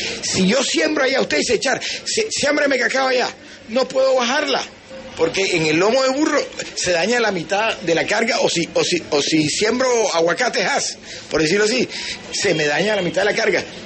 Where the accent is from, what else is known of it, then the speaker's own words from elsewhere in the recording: Puerto Asís, Putumayo, Colombia; Yo vengo de Puerto Asís y hablé con campesinos allá